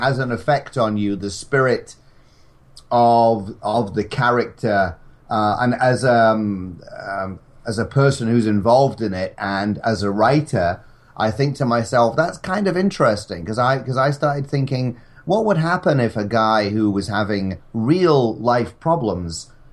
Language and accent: English; Scotland, United Kingdom; because I'm a Scot. We're not used to the heat.